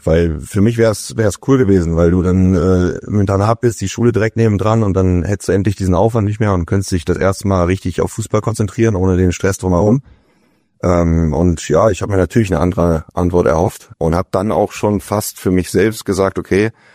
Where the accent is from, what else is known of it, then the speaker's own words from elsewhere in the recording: Hollenstedt, Lower Saxony, Germany; also born or lived in Hamburg; Ich komme ursprünglich aus Hollenstedt, da bin ich groß geworden. Ja. Bin in Hamburg geboren. Als ich zwei war, sind wir nach Hollenstedt aufs Dorf gezogen. Schön. Zwischen Bremen und Hamburg. Und da bin ich groß geworden